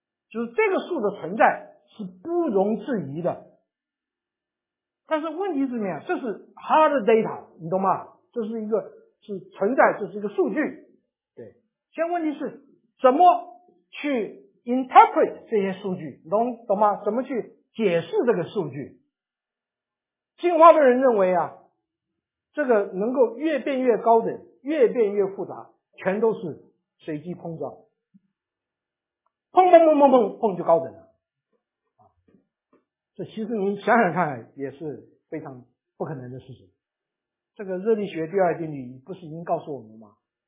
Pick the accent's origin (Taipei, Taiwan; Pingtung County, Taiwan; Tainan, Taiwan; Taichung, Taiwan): Pingtung County, Taiwan; 我小时候住在台湾呢，台湾南边有个县叫做屏东。